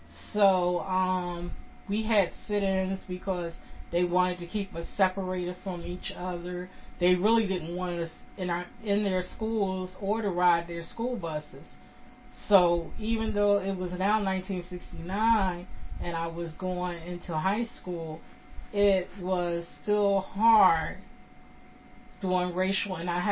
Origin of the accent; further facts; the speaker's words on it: United States; born there; I was born in the United States, So I didn't think that that was right.